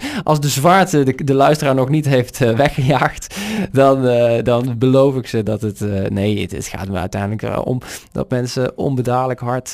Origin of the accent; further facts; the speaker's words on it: Zeeland, North Brabant, Netherlands; Ik ben 31 jaar. Ik kom uit het Brabantse Zeeland. Dat is dus niet provincie Zeeland, maar is een dorpje bij Uden